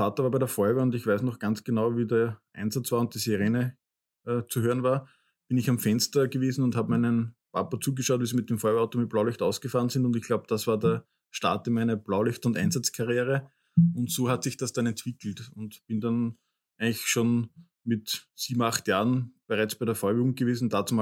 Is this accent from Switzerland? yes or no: no; Waidhofen an der Ybbs, Lower Austria, Austria; Aber aufgewachsen bin ich in Weidhofen an der Ybbs, im wunderschönen Ybbstal.